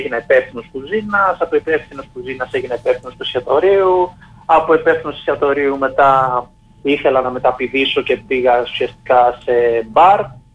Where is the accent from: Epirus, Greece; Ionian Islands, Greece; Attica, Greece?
Attica, Greece; Glyfada; also born or lived in Palaio Faliro; Μετά μετακόμισα στη Γλυφάδα, στα νότια προάστια δηλαδή της Αττικής παρέμεινα, όπου και πήγα σχολείο, μεγάλωσα, ουσιαστικά εκεί έμεινα. Και τώρα στα 40 μου ουσιαστικά έχω γυρίσει στο σπίτι το οποίο μεγάλωσα μικρός στα 5 μου πρώτα χρόνια, όπου μένω πάλι ξανά στο Παλιό Πάλιρο ουσιαστικά.